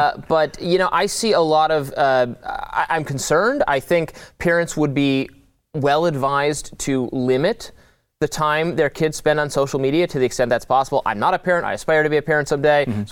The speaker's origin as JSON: {"language": "English", "town": "Detroit", "region": "Michigan", "country": "United States", "tie": "born or raised there", "said": "Over the summer, I went back to my hometown, the suburbs of Detroit, Michigan, which is, you know, moderately blue state."}